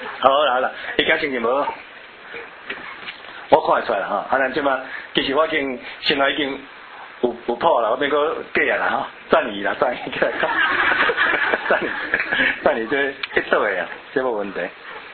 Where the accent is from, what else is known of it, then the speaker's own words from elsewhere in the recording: Malaysia; 我马来西亚人个，